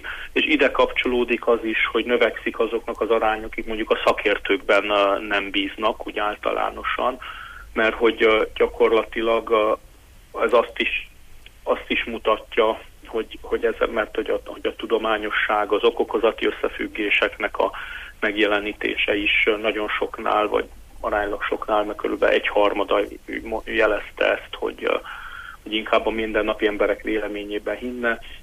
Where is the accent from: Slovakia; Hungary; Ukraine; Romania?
Romania; Transylvania; hogyha hasonló döntések születnének Romániában, akkor azt mi erdélyi magyarként megéreznék